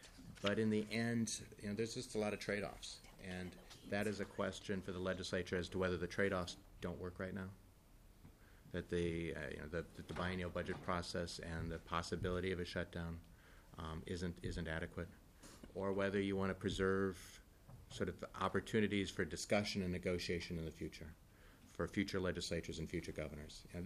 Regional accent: Wisconsin, United States; I'm from Wisconsin

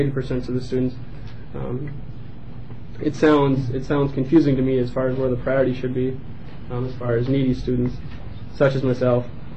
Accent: Virginia, Minnesota, United States; I'm from Virginia, Minnesota. I attended Mesabi Range Community Technical College for 2 years.

